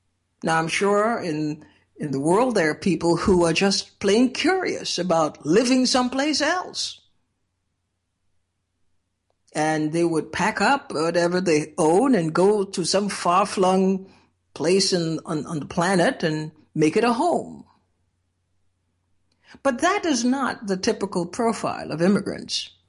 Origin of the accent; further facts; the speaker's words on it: Trinidad & Tobago; now in United States; in growing up in Trinidad at the time that I grew up, hordes of people were raising their children